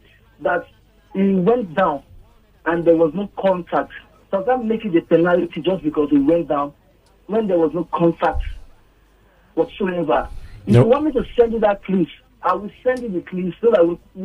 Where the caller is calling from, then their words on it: Yaba, Lagos, Nigeria; I'm calling from Yaba.